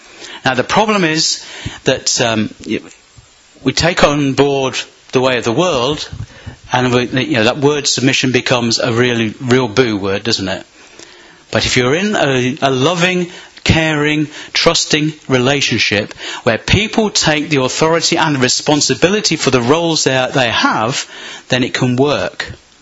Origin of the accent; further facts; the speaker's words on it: Peterborough, East of England, United Kingdom; Yeah, the MP for Peterborough. My hometown.